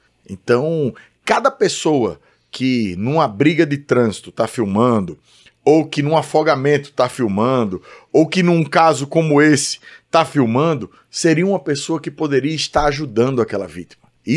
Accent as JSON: {"language": "Portuguese", "town": "Maceió", "region": "Alagoas", "country": "Brazil", "said": "em Maceió, na minha terra"}